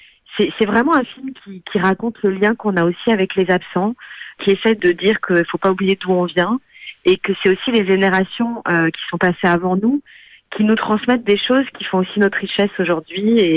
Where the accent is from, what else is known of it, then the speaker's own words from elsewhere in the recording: France; born there; parce que moi-même je suis née en France de parents portugais, donc comme beaucoup d'enfants d'immigrés ou de luso-descendants, comment on préfère les appeler, je reviens plusieurs fois par an au Portugal